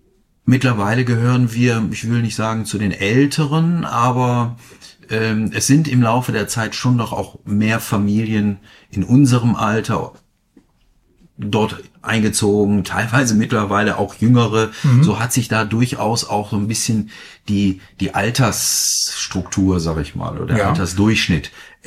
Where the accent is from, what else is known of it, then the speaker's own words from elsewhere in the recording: Werden, North Rhine-Westphalia, Germany; born there; Geboren wurde ich in Werden im Krankenhaus tatsächlich.